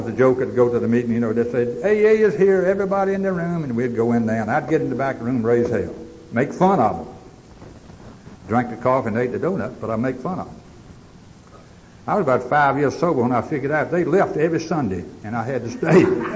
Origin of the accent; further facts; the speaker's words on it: Roanoke, Virginia, United States; And I went back to my hometown. My mother bankrolled me, and I had a place to stay when I got back to Roanoke